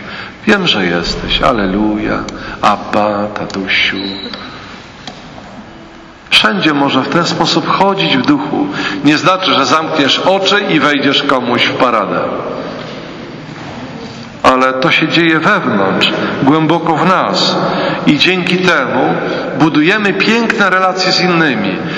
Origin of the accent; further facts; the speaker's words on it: Pomeranian Voivodeship, Poland; ja pochodzę z Pomorza, to znaczy Kaszub, taki zimny i twardy.